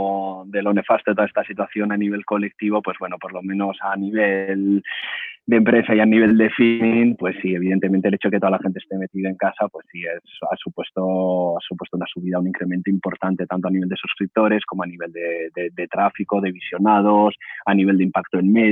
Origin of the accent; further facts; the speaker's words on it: Mondragón, Basque Country, Spain; moved away as an adult; tengo nombre catalán, pero soy de Arrasate, soy de Mondragón y de hecho hasta los 23 años viví en Arrasate